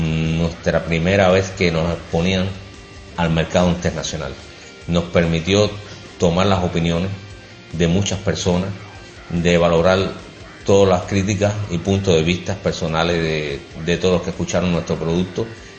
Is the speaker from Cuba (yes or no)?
yes; Cuba; darle quizás un enfoque no solamente como cubanos, sino también como latinoamericanos, que es como tal lo que somos.